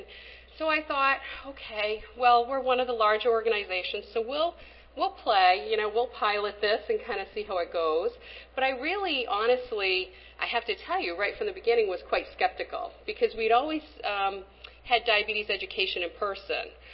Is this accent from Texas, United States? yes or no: no; Maine, United States; As she mentioned, I'm from Maine, and I'm sorry also, I need to apologize. I think I brought some of our weather with me.